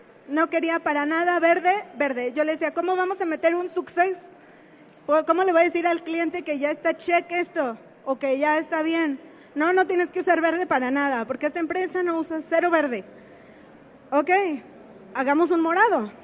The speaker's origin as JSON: {"language": "Spanish", "town": "Guadalajara", "region": "Jalisco", "country": "Mexico", "said": "Yo soy de Guadalajara. Ahí también nos tocó fuerte"}